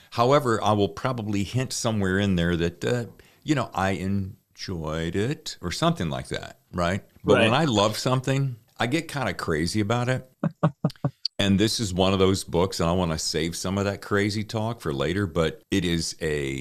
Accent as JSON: {"language": "English", "region": "the South", "country": "United States", "lives_now": "California, United States", "said": "I'm from the South, so I can say that."}